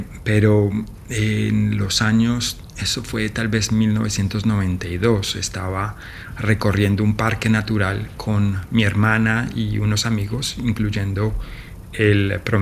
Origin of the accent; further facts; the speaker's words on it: Colombia; Sí, la verdad, como colombiano, yo creo que muchos, sobre todo de mi generación, fuimos víctimas